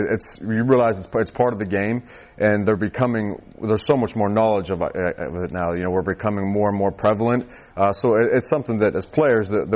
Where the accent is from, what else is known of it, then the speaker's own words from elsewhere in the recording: Pennsylvania, United States; So growing up in Western Pennsylvania, football is king. And you learn to love the game at an early age, and that becomes part of you. So it's special to be able to say that you're from that area.